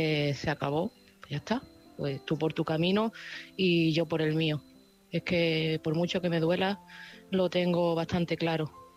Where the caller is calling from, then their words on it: Seville, Andalusia, Spain; desde Sevilla